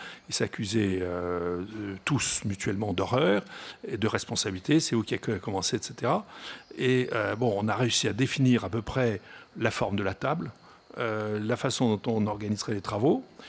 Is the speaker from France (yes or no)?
yes; France; Parce que, d'abord, nous sommes français et pour nous, c'est important.